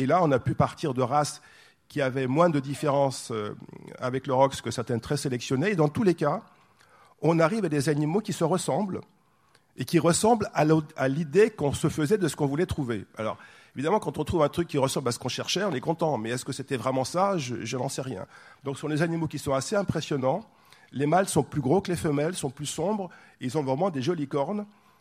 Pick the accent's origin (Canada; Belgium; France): France